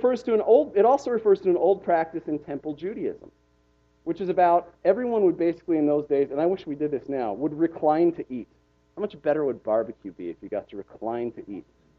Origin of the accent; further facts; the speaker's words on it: Utah, United States; maybe this is a result of growing up in Utah around Mormons who were uncharacteristically gentle people.